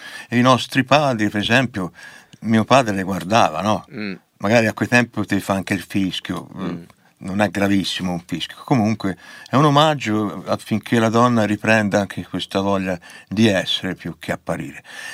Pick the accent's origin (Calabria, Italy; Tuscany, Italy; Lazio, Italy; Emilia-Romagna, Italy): Tuscany, Italy; Livorno; perché lui è pisano, io sono livornese